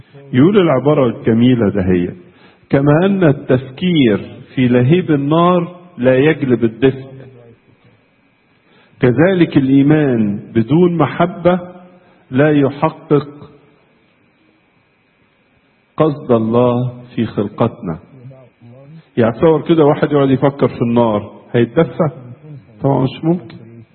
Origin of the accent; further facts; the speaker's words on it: Egypt; عندنا في مصر نقول كده البعد جفا، مش كده؟